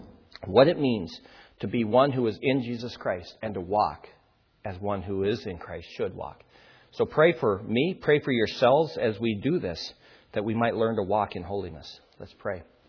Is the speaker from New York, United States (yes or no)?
no; Idaho, United States; I think of the church that I grew up in Idaho, Lord, and the number of people who week after week would go forward to get saved again.